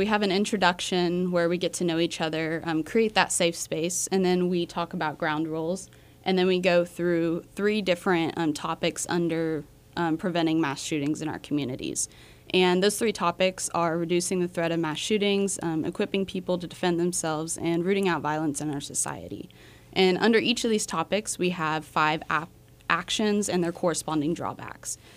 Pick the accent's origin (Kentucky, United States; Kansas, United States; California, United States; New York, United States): Kansas, United States; Abilene; I'm from Abilene.